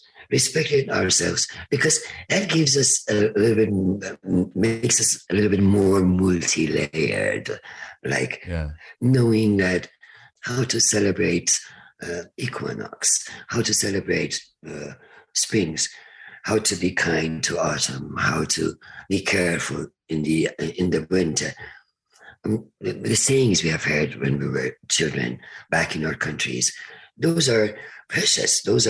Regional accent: Iran; that I'm Persian.

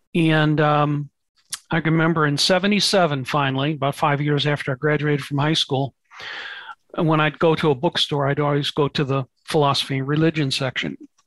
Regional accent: St. Louis, Missouri, United States; Well, I grew up in St. Louis, Missouri, and I was born and raised a Catholic.

